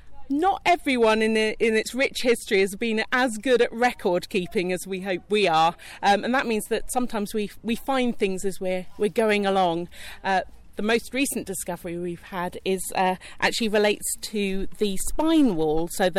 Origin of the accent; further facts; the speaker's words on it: Norwich, East of England, United Kingdom; I grew up in Norwich